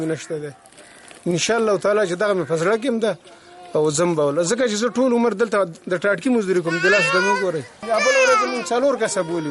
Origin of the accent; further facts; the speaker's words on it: Kunar, Afghanistan; مونږ خپل ذاتی د کونړ یو